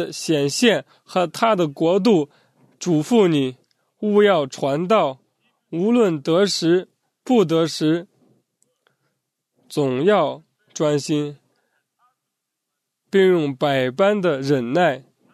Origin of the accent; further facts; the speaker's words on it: Zambia; Chinese is a second language; 现在我想和大家对读一些从我的家乡的这个新闻，从我的家乡的这个当地的报纸上面所讲的几个报道。